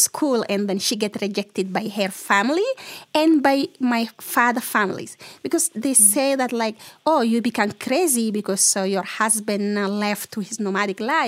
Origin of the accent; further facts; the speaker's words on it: Chad; growing up at the community and going to school have been a big challenge for me.